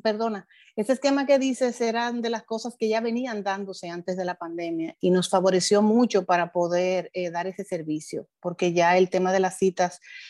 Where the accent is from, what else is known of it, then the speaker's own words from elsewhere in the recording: Dominican Republic; Como bien dices, pues la gente, nosotros como dominicanos, como latinos y como parte del Banco Popular, pues somos muy dados a la interacción.